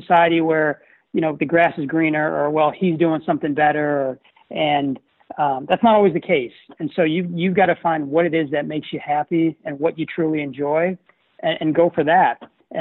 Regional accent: Minnesota, United States; Being a head coach at a really strong Division III school in my hometown, it made so much sense. And I have coaches here in Minnesota

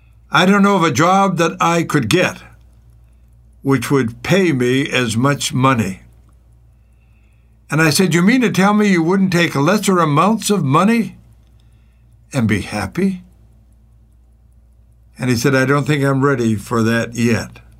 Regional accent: United States; As an American who loves his country

